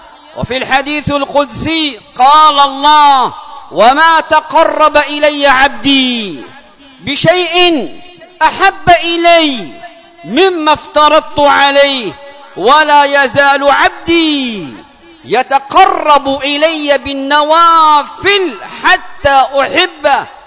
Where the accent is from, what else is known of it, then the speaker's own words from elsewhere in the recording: Yemen; اللهم احفظ بلادنا اليمن